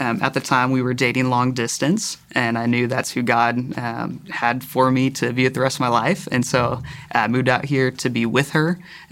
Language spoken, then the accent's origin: English; California, United States; moved away; So ultimately, I'm from Southern California, moved out here about 7 years ago.